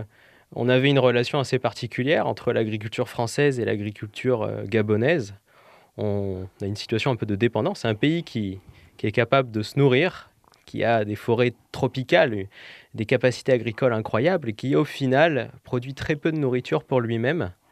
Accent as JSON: {"language": "French", "town": "Aix-en-Provence", "region": "Provence-Alpes-Côte d'Azur", "country": "France", "said": "je viens d'Aix-en-Provence, je suis provençal"}